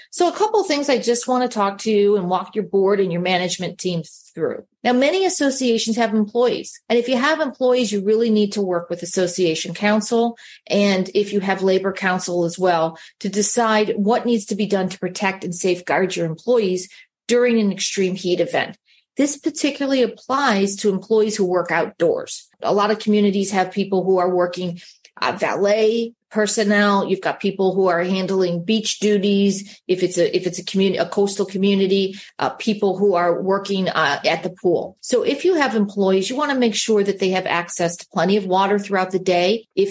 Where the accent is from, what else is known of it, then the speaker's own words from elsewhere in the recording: Chicago, Illinois, United States; I grew up in Chicago.